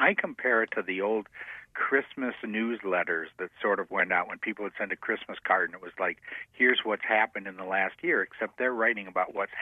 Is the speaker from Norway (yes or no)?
no; England, United Kingdom; now in United States; being English and growing up